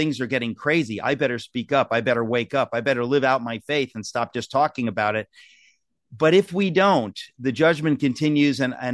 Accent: United States; That's just because I'm an American, because people died so we could have free speech.

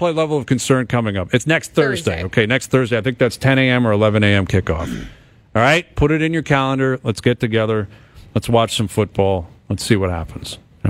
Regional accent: Kitchener, Ontario, Canada; I grew up in Kitchener.

